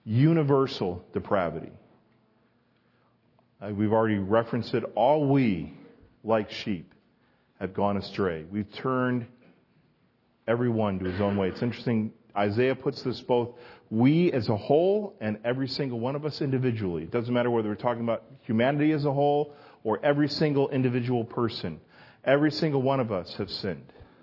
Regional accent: New York, United States; you know, I grew up in New York. I grew up about an hour from here, and, you know, we have four seasons here

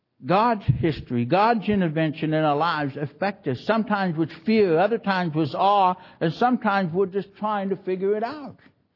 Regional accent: Canada; I'm a Canadian. I didn't know anybody on that wall.

